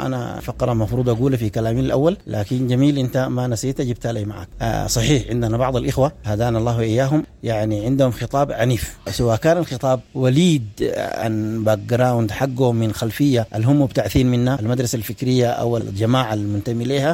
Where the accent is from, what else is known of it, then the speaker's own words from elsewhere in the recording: Sudan; يا شعب يا سوداني، نحن سودانيين كفاية بتشملنا جميعا